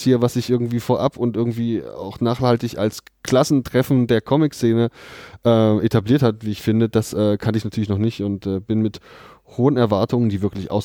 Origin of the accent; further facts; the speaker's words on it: Erfurt, Thuringia, Germany; born there; Ja, also gebürtig komme ich aus Erfurt sogar.